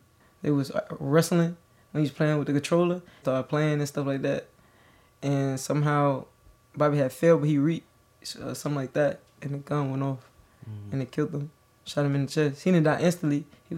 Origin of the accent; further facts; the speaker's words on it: Birmingham, Alabama, United States; I'm from Birmingham, Alabama. I was born June 23rd, 1996. I'm 25 years old